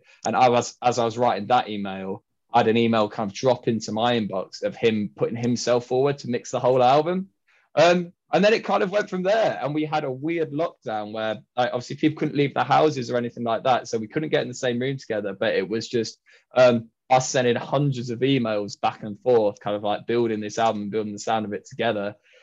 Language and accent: English; Derby, East Midlands, United Kingdom; Which I grew up in Derby, which is just next to Nottingham